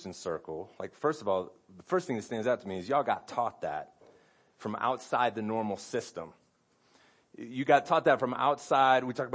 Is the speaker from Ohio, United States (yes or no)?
yes; Cleveland, Ohio, United States; I grew up in Cleveland. He came to Denver all the time.